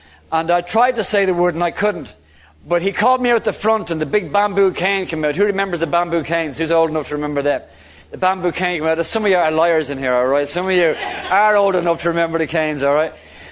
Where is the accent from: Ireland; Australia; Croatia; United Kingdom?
Ireland; Dublin, Leinster; born there; I'm Irish. I was born in Dublin in the south of Ireland. Catholic family.